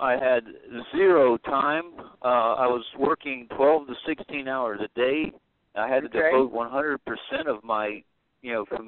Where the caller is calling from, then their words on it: Tennessee, United States; I am in Tennessee